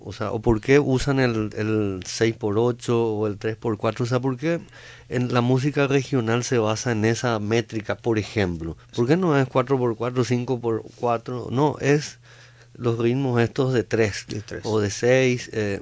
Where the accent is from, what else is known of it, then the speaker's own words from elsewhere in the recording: Paraguay; Nosotros tenemos que tocar como paraguayos para que en Inglaterra les interese.